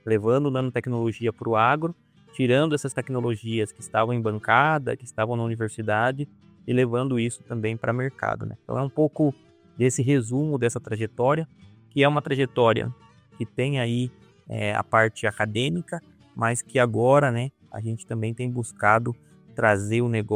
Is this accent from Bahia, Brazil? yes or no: no; Itapeva, São Paulo, Brazil; moved away as an adult; now in Sorocaba, Brazil; não sou natural de Sorocaba, eu vim lá da cidade de Itapeva, um pouquinho mais para o sudoeste aqui do estado de São Paulo, mas vim para Sorocaba já para fazer a minha graduação na Universidade de Sorocaba, né, na UNISO, e aqui fiquei